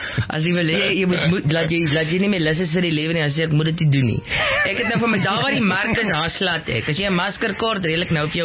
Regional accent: Vredendal, Western Cape, South Africa; now in Pretoria, South Africa; Ek het so, 11 jaar terug het ek Pretoria toe gekom. En dit was, ek kom uit die Weskus uit oorspronklik. En in nou klein dorpie met naam van Vredendal.

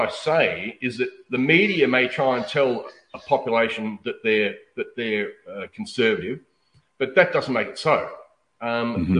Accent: South Africa; Look, I think, and I'm not saying this just because I'm on South African

